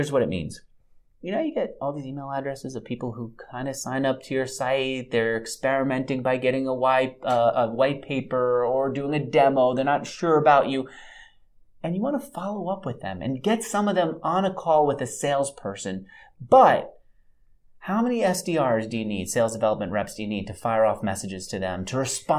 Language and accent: English; New York, United States; I told you I grew up in New York.